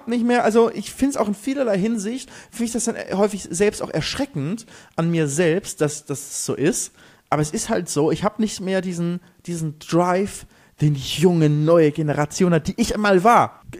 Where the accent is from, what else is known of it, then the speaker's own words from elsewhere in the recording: Germany; hier in Spanien ist halt zumindest so, ich sage halt, ich bin Deutscher und ich kann nachweisen, dass ich halt über die Hälfte des Jahres dann in Deutschland bin.